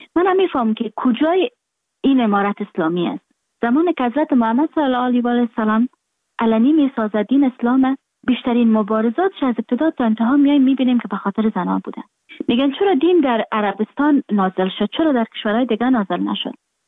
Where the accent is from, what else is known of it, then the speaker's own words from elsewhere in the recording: Afghanistan; moved away; من در خارج هستم، خارج از افغانستان هستم،